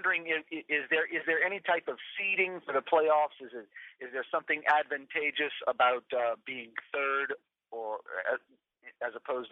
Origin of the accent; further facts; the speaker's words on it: the South, United States; I'm not one of those, even though I'm a Southerner.